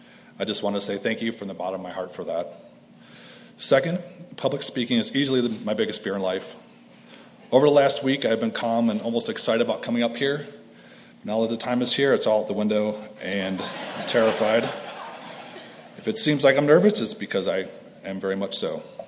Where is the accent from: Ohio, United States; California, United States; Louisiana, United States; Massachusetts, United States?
Ohio, United States; I was born in Ohio as an only child, raised by my two adoring parents. I grew up in a Catholic church, in a Catholic grade school, a Catholic high school.